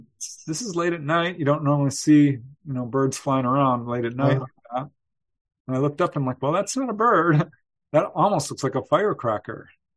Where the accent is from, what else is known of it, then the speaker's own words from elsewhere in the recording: Topanga Canyon, California, United States; a wave of sightings over my hometown of Topanga Canyon.